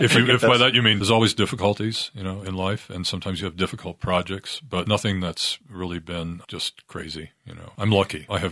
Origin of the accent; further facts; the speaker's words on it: Wisconsin, United States; I'm from Wisconsin, And he was still alive when I was a kid, and so he was it was quite a name in Wisconsin.